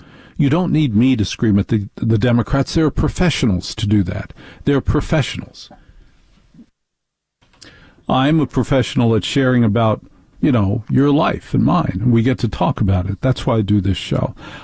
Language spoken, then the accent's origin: English; Maplewood, New Jersey, United States; I grew up in Maplewood. One border of Maplewood borders Newark.